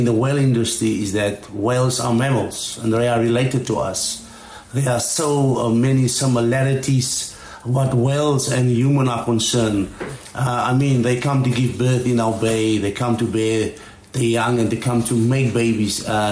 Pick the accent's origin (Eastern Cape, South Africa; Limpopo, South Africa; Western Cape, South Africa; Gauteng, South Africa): Gauteng, South Africa; Johannesburg; I'm from Johannesburg, but see, how's life here in the mountains?